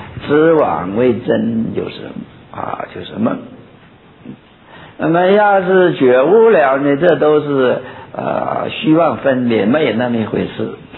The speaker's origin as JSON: {"language": "Chinese", "country": "China", "said": "但是在我们中国人的汉人的习惯里，就是不愿意重复，越简略越好。"}